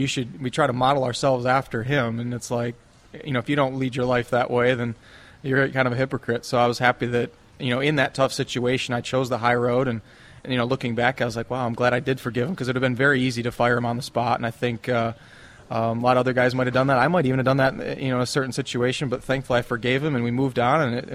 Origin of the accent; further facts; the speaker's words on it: Wisconsin, United States; And I grew up in Wisconsin, and the courses weren't in real good shape in the spring.